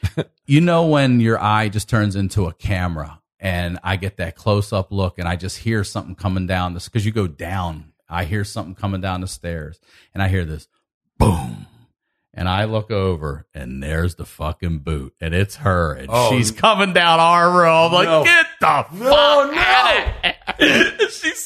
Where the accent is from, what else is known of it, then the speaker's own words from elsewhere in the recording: Maryland, United States; But I grew up in Maryland, so you know Heavy Metal Parking Lot.